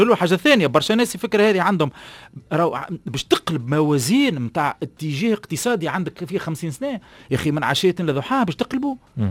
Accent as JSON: {"language": "Arabic", "country": "Tunisia", "said": "المشكل احنا عندنا في تونس تو كتبتها ما عندناش كونتروفر"}